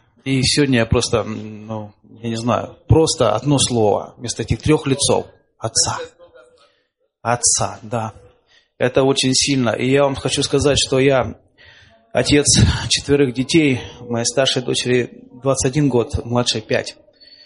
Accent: Dnipro, Dnipropetrovsk Oblast, Ukraine; Я из Днепропетровска.

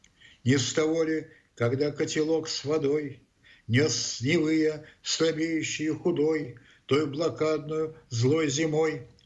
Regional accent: Saint Petersburg, Russia; я, собственно, уроженец Васильевского острова

